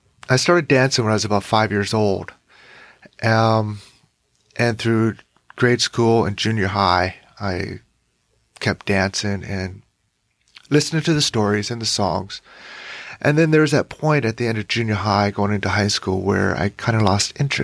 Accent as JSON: {"language": "English", "town": "Juneau", "region": "Alaska", "country": "United States", "tie": "born or raised there", "said": "I grew up in Juneau, Alaska. I went to grade school there."}